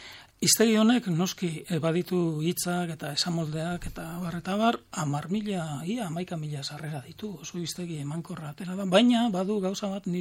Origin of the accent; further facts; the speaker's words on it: Legazpi, Basque Country, Spain; Legazpiarra, Gipuzkoa. Baina Gipuzkoak naparra gara, Gipuzkoak naparra gara. Denok tira egiten diogu sentimentuari, eta nik badut birraitona leitzakoa.